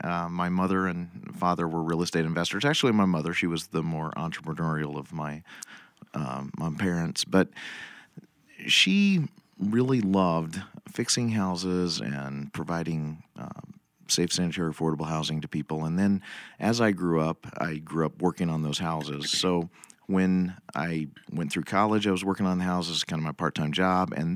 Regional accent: Illinois, United States; I'm from East Central Illinois.

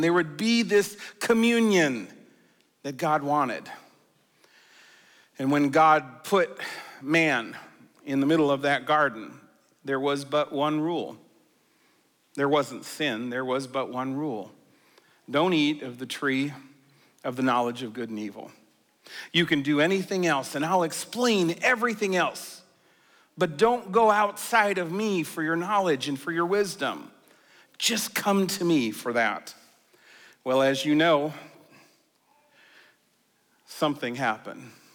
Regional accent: Australia; And growing up in Australia, I heard six white boomers.

